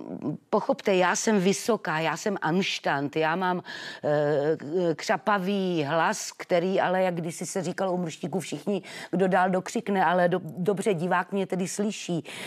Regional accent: Třebíč, Vysočina Region, Czechia; born there; já jsem se narodila v Třebíči a máme Třebíč Borovina.

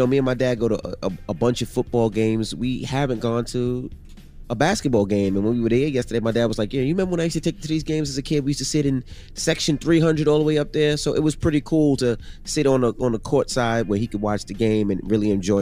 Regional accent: New York, United States; I mean, I'm a New Yorker, so I always want New York to win, regardless of what it is.

